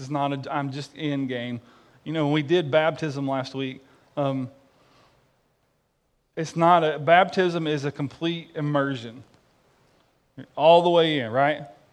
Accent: Tennessee, United States; moved away as an adult; I grew up in East Tennessee, before I moved here 20 years ago.

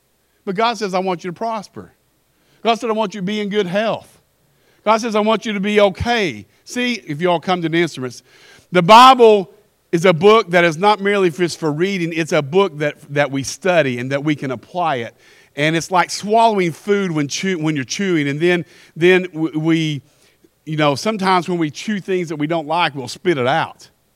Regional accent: Kentucky, United States; Listen, he thinks I'm not from the South. I am from Kentucky, still in the South.

